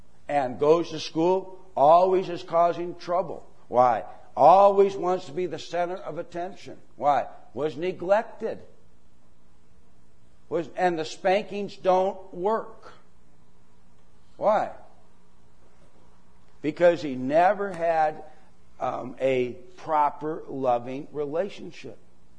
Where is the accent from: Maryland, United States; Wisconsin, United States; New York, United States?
Wisconsin, United States; Delafield; When I grew up in Delafield, and we had Yunker's Tavern in town.